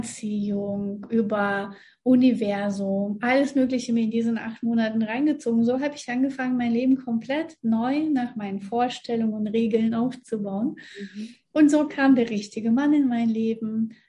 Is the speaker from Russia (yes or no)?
yes; Russia; moved away as an adult; now in Germany; Ursprünglich komme ich aus Russland, also ich wurde in Russland geboren. Wir sind mit 18 Jahren, also wo ich 18 Jahre alt gewesen bin, sind wir nach Deutschland